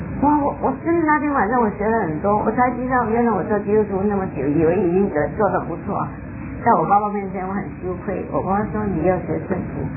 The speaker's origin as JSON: {"language": "Chinese", "town": "Chaozhou", "region": "Guangdong", "country": "China", "said": "因为我是潮州人，因为潮州人男人是大的嘛"}